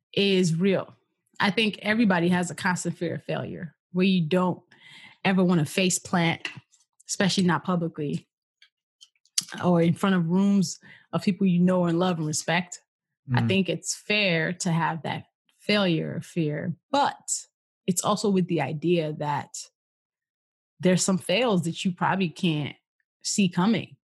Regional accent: Nigeria; And born and raised in Nigeria.

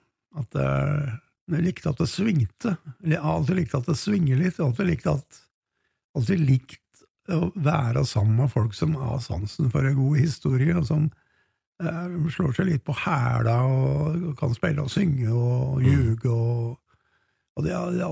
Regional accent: Hunndalen, Innlandet, Norway; jeg har jo da Vaselina Museet oppe I Hunndalen, der jeg kommer fra.

